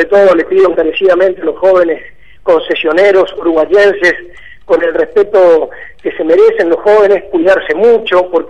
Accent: Goya, Corrientes, Argentina; yo también soy de Corrientes, soy de Goya

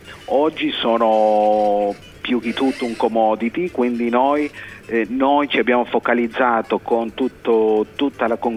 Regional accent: Buenos Aires, Argentina; born there; Italian is a second language; Io sono nato qua a Buenos Aires, anche il mio genitore, la mia madre, e adesso io abito in provincia di Buenos Aires.

